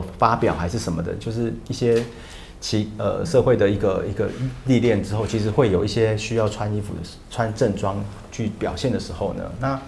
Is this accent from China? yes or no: no; Taiwan; 反而他觉得我们台湾人觉得说那可以